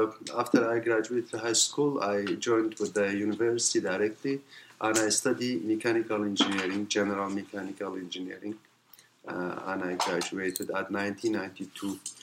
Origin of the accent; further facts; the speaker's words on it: Erbil, Kurdistan Region, Iraq; also born or lived in Kirkuk; Yeah, I grew up in Erbil City. It's a city